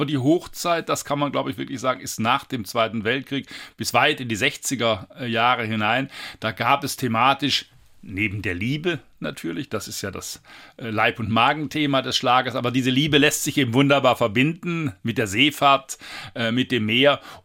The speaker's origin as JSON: {"language": "German", "region": "Baden-Württemberg", "country": "Germany", "tie": "born or raised there", "said": "ich bin ja auch am Neckar aufgewachsen, also nicht in unmittelbarer Meeresnähe"}